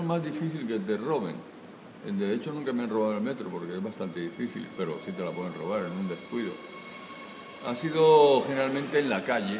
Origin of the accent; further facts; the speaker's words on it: Cantabria, Spain; del 2004 a 2005 no estuve aquí, estuve en Cantabria, soy de Cantabria. Luego regresé en el 2005